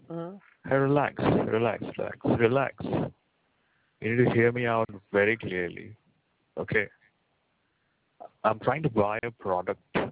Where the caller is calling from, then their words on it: India; and I'm calling from India.